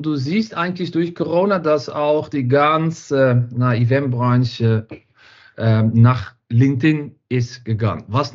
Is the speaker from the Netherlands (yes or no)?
yes; Netherlands; German is a second language; now in Düsseldorf, Germany; Ich komme aus Holland, wohne seit 7 Jahren in Düsseldorf. Bin sehr auch sehr glücklich hier und bin mit einem Deutschen verheiratet